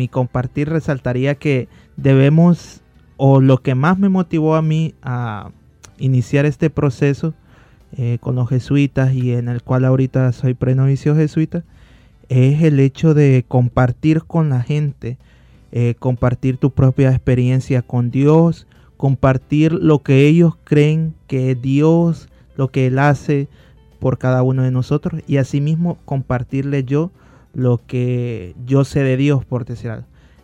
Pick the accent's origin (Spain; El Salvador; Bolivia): El Salvador; soy salvadoreño, tengo 23 años